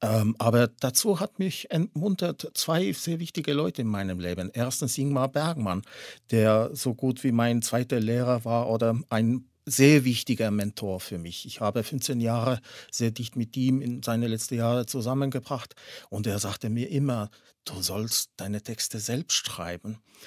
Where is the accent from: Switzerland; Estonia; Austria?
Estonia; Tallinn, Harju County; born there; German is a second language; Minona ist ja aufgewachsen in Tallinn, in derselben Stadt, wo ich geboren worden war.